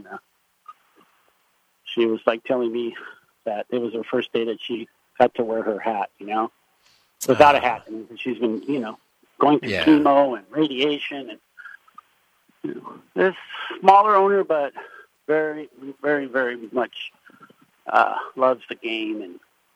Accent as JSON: {"language": "English", "town": "Huntington Beach", "region": "California", "country": "United States", "tie": "born or raised there", "said": "I was raised in California and grew up in Huntington Beach. This is my home."}